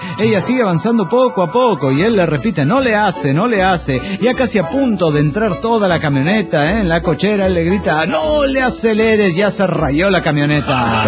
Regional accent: Cochabamba, Bolivia; de Cochabamba, Bolivia.

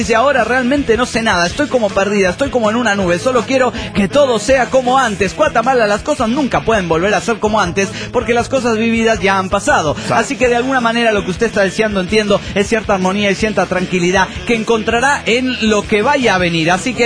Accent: Managua, Nicaragua; de Managua, Nicaragua.

